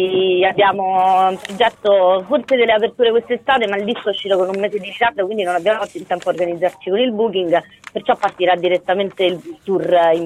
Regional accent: Rome, Lazio, Italy; io sono di Centocelle, nata, cresciuta e vissuta, mi sono spostata poi per un certo periodo, ma poi sono ritornata, e i quartieri di Roma sono tutti piccoli paesi

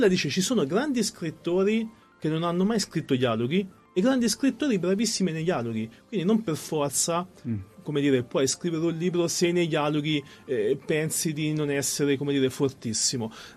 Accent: Tegoleto, Tuscany, Italy; also born or lived in Arezzo; Sono nato ad Arezzo, in via Masaccio, ho vissuto 25 anni a Tegoleto, che è un paese di 1000 abitanti, sono stato benissimo.

